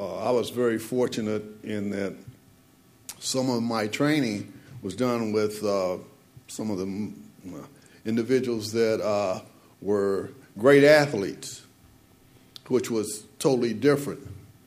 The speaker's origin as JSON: {"language": "English", "town": "Kansas City", "region": "Missouri", "country": "United States", "said": "I come from Kansas City, where someone else comes from."}